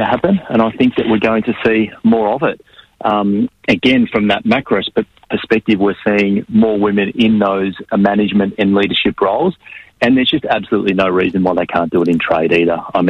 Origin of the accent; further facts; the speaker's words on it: Melbourne, Victoria, Australia; I'm from Melbourne. I'm here in the city now